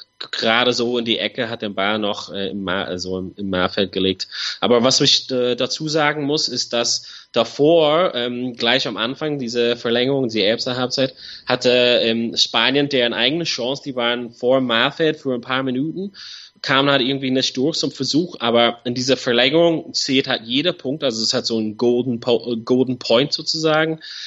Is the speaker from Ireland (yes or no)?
yes; Ireland; Aber für dieses WM natürlich als Ire fand ich sehr, sehr schade, die Leistung von den Iren.